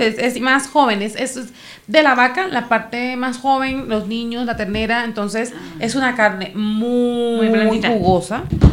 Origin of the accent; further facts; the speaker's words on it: Cartagena, Bolívar, Colombia; O de mi tierra, yo soy de Cartagena de Indias